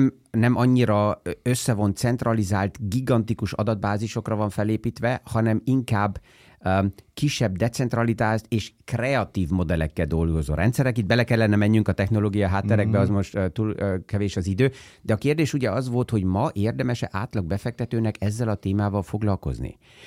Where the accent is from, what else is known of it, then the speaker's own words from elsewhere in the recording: Transylvania, Romania; Én Erdélyben nőttem fel